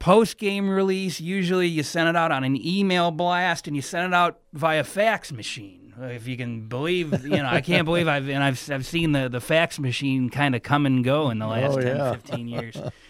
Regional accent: Dunkirk, New York, United States; in my hometown back in Western New York, about an hour outside of Buffalo, hour south of Buffalo, right on Lake Erie. My hometown is Dunkirk, New York.

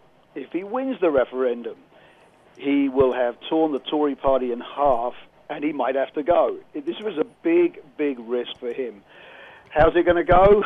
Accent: London, United Kingdom; So what do I know? I'm from London.

